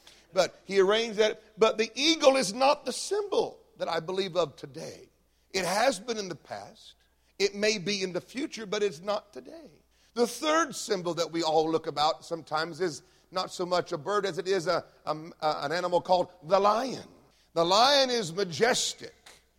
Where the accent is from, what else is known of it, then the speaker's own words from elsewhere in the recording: the Carolinas, United States; grew up on the farms. My cousin raises 50,000 chickens at a time. You probably ate some of them. So we come from the Carolinas, okay?